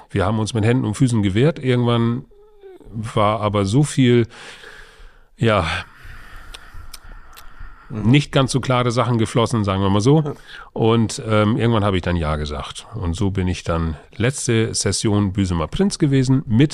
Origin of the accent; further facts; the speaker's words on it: Schleswig-Holstein, Germany; Ich bin gebürtiger Dithmarscher, also ein Urindianer, wie meine Frau immer von mir sagt. Ich bin hier zur Schule gegangen, aufgewachsen, wohne immer noch in meinem Elternhaus oder wieder in meinem Elternhaus.